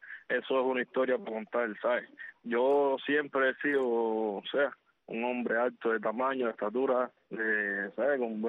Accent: Pinar del Río, Cuba; Y yo me crié en Pinar del Río, como bien ya habíamos hablado, en un barrio que le dicen El Rancho.

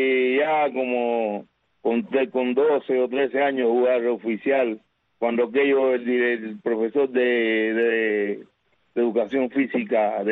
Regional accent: Vegas, Mayabeque, Cuba; born there; Nací en Vegas.

